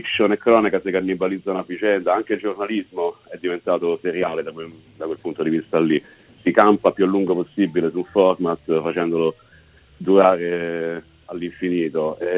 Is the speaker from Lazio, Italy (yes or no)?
yes; Ostia, Lazio, Italy; Come tutti i ragazzi che sono cresciuti a Ostia